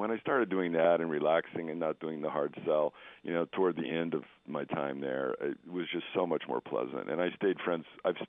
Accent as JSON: {"language": "English", "country": "United States", "said": "You know, we're from America. We're trying to learn your language."}